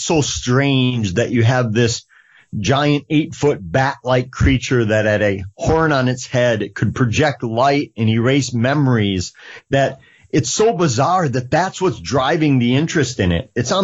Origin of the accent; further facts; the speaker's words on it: Eau Claire, Wisconsin, United States; I started putting programs together, conferences in my hometown of Eau Claire.